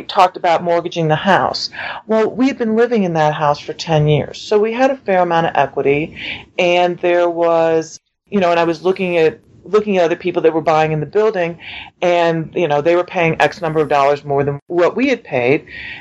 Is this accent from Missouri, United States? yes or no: yes; St. Louis, Missouri, United States; I grew up in St. Louis, and the job was in Kansas City. And so I moved to a town that I didn't know a soul